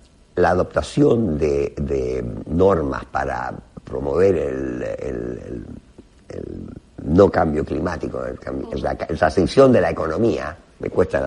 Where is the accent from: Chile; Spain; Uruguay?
Chile; Yo soy de Chile, así que la economía chilena también está un poquito más, está creciendo más lentamente